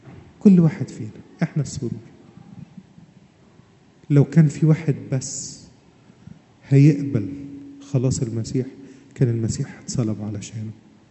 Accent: Egypt; ولا زي عندنا في مصر دول بتوع ربنا

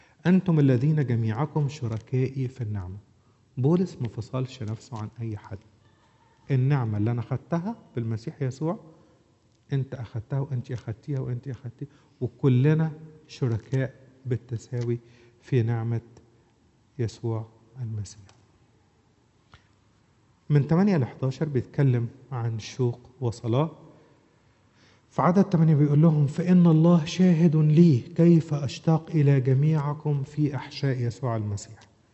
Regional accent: Egypt; ولا بيسموها إيه عندنا في مصر

